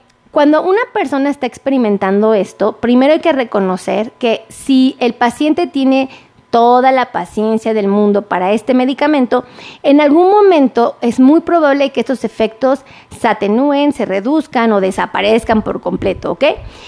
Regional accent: Mexico; no es como un nombre que ocupemos aquí mucho los mexicanos

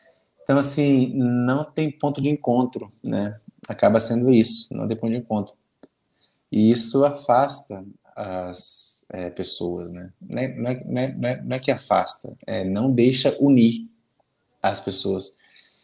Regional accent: Brasília, Federal District, Brazil; eu, né, enquanto brasiliense, né, dessas primeiras gerações, né?

